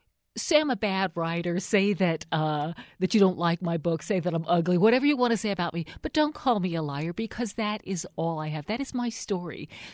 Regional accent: West Virginia, United States; accent: West Virginia; when I'm talking about living back in West Virginia, I slip back into my West Virginia accent.

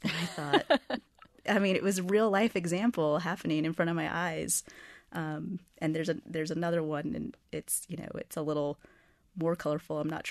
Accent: Houston, Texas, United States; So I grew up in Houston and they call it the feeder road.

